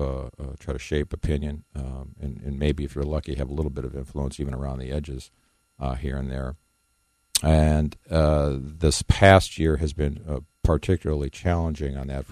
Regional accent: Wisconsin, United States; moved away as an adult; I started my early career up in my home state of Wisconsin, worked for a few papers, and then went and worked for United Press International in India for a while.

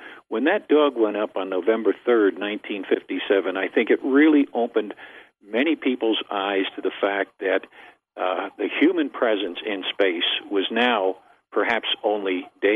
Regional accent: New Jersey, United States; moved away as an adult; No, actually, I'm a transplant. I was born in New Jersey and spent the first 19 years there before I went into the Army

